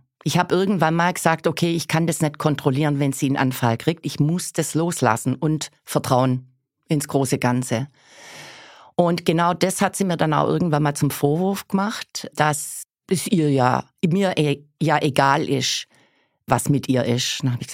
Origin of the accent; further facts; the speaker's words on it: Italy; Ja, wir sind beide Italiener.